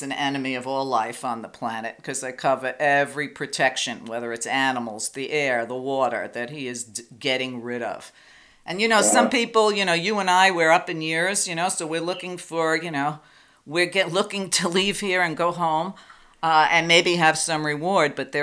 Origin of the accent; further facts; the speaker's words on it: New York, United States; Unfortunately, I grew up in New York at the same time he did.